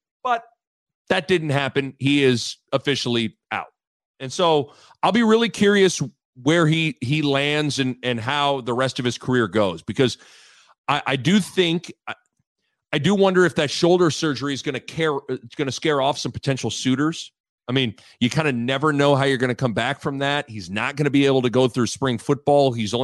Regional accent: Lincoln, Nebraska, United States; When I transferred, I went to Creighton, hour from where I grew up in Lincoln.

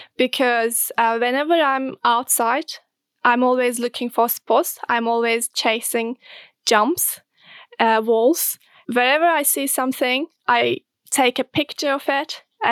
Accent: Turkey; I do parkour and free running, and I'm from Turkey.

